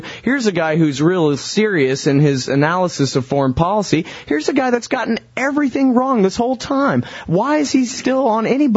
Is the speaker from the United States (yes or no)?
yes; Austin, Texas, United States; the first city on your list that you compare the number of deaths to is my hometown of Austin, Texas.